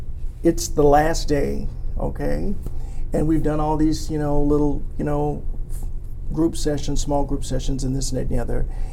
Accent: Mississippi, United States; Herb and I met earlier because we're both from Mississippi.

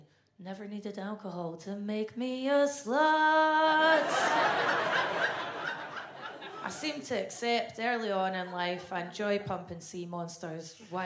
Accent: Scotland, United Kingdom; now in England; I never really thought much about being Scottish. Then I moved to England and I became

